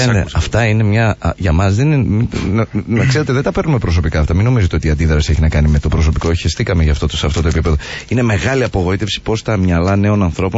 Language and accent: Greek; Florina, Western Macedonia, Greece; Είμαι από Φλόρινα και άνω Γερανιά, δεν υπάρχει πουθενά.